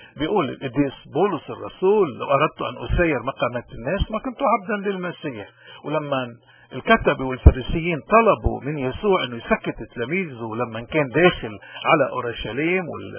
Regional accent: Lebanon; من هون نحن كلبنانية علينا واجبات

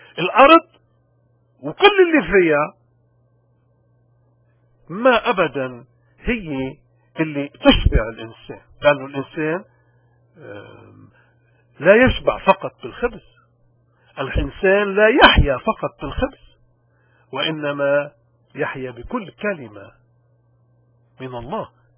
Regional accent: Lebanon; اليوم بعالم السياسة وناخد بلدنا لبنان بالتحديد

